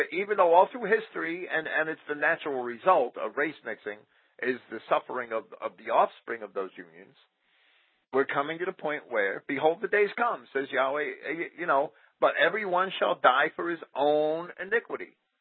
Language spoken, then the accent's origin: English; Jersey City, New Jersey, United States; I grew up in Jersey City, and I saw that city go down the tubes.